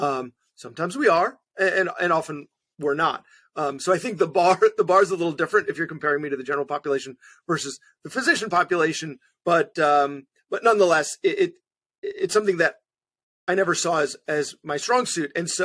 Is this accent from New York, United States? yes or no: yes; New York, United States; So I grew up, I guess, middle class, upper middle class Jewish kid on Long Island.